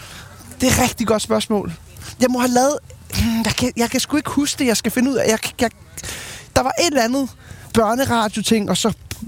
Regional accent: Søborg, Capital Region of Denmark, Denmark; Jeg er vokset op ude i Højgladsaxe, ude i Søborg.

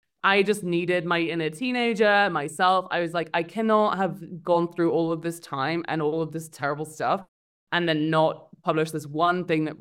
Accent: London, United Kingdom; moved away as an adult; also born or lived in Philadelphia / San Francisco / New York; now in Mexico City, Mexico; I was born in London. I lived there for 19 years. And then I moved to the US actually to go to university. And I lived in Philadelphia, San Francisco, and New York for about 8 years. And then I moved to Mexico City, where I live now.

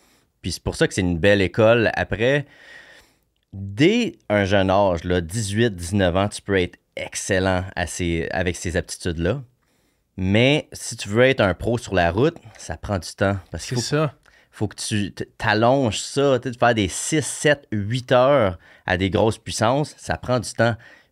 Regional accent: Îles-de-la-Madeleine, Quebec, Canada; Non, je viens des Îles-de-la-Madeleine. Puis, je me suis blessé. J'ai grandi dans le hockey.

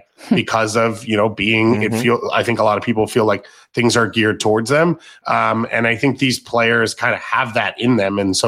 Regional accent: New York, United States; I grew up in New York where it's like everyone has their meeting Regis moment

